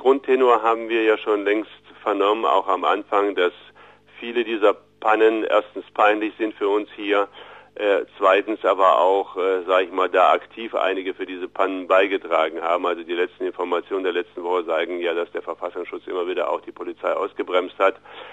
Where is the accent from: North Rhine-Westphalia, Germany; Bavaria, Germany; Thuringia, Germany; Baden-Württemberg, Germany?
Thuringia, Germany; Erfurt; Das hört man ja auch gerne als Erfurter.